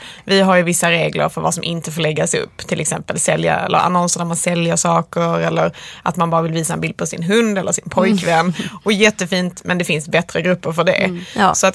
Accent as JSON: {"language": "Swedish", "region": "Skåne", "country": "Sweden", "lives_now": "Stockholm, Sweden", "said": "när jag kommer från Skåne."}